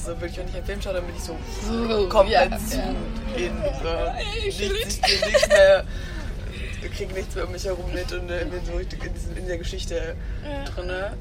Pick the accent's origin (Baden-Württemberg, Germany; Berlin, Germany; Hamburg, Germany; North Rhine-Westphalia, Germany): Berlin, Germany; ich bin in Berlin aufgewachsen